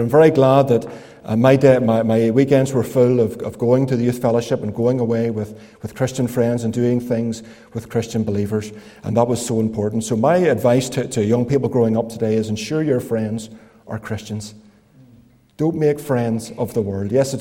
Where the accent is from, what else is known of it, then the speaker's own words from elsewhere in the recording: Belfast, Northern Ireland, United Kingdom; I grew up in around Belfast.